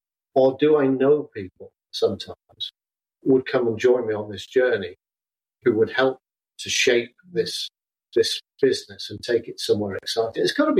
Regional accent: Wales, United Kingdom; But I grew up in North Wales, climbing mountains.

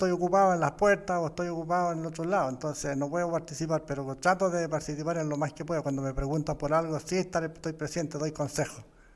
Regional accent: Vichuquén, Maule, Chile; moved away; Yo de Bichuquén, parte de Yico. Esas son mis tierras, donde vivía yo. Después me vine yo el 73 para acá.

